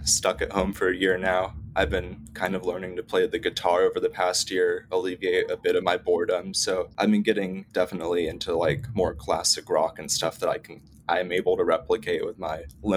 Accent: San Diego, California, United States; I'm from San Diego, and I'm currently getting my bachelor's degree in environmental science

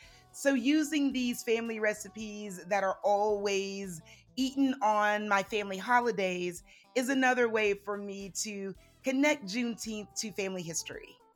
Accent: Texas, United States; I was born and raised in Texas, where the 19th of June has been celebrated since 1866.

